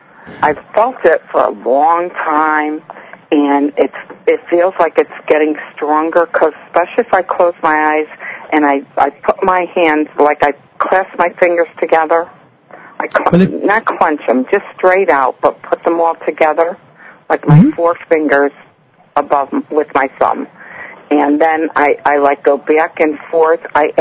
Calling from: Elverson, Pennsylvania, United States; I am calling from Elverson, Pennsylvania, which is out about 30 miles west of Philadelphia. It's a small little town way out in the country.

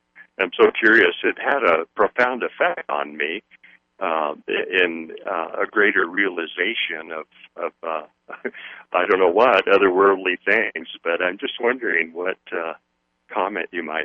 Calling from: Montana, United States; I'm calling from Southwest Montana.

